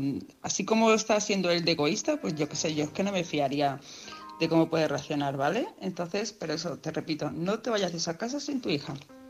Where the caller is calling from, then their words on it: Palma de Mallorca, Balearic Islands, Spain; de Palma de Mallorca.